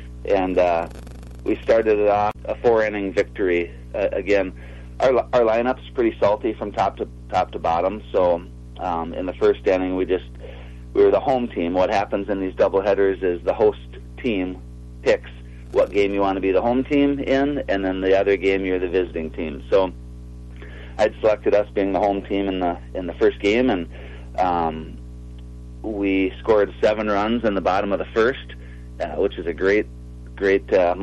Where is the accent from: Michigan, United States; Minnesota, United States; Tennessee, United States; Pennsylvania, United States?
Minnesota, United States; Slayton; a lot of people that I recognize from my hometown of Slayton.